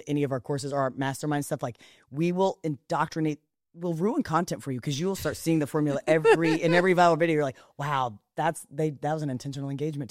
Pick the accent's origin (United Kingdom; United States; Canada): United States; Oklahoma; I'm from Oklahoma. I didn't have exposure, but I love learning from people who are different than me.